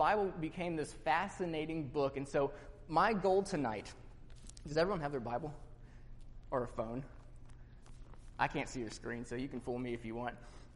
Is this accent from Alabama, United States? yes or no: no; Colorado, United States; look, we grew up outside of Denver. Like, this is a totally different culture down there.